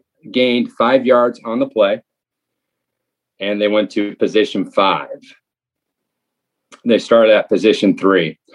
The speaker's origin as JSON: {"language": "English", "town": "Spokane", "region": "Washington", "country": "United States", "said": "like you said, I'm from Spokane, and I am a high school special education teacher here in Spokane"}